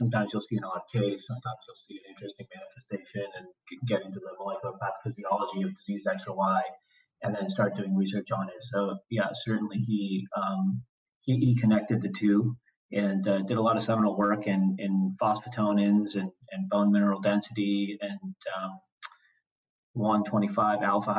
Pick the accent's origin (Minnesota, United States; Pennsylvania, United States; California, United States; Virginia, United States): Minnesota, United States; Rochester; also born or lived in Boston; I was born in Boston, but I don't remember anything of it because we moved to Rochester, Minnesota when I was about 3 weeks old, and I grew up there. So Rochester, Minnesota, southeast Minnesota